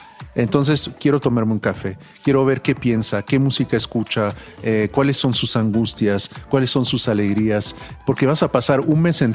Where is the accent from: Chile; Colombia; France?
France; Spanish is a second language; now in Mexico; yo llegué con mi disco, yo vivía en Francia, sí, yo era, yo soy francés.